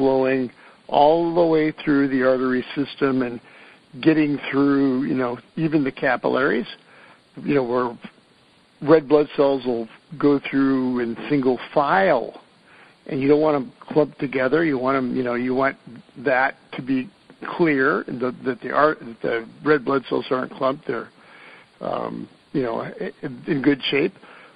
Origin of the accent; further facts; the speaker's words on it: Ireland; I'm Irish and we're supposed to eat a lot of fish genetically.